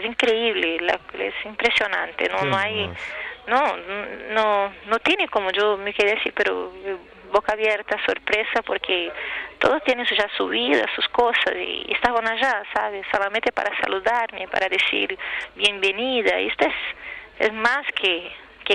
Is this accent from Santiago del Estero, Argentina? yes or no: no; Posadas, Misiones, Argentina; born there; yo no nací del otro lado, porque como yo nací cerca de Uruguayana, Uruguay, el río Uruguay, que era Posadas, del norte de Argentina, iba siempre a hacer compras del otro lado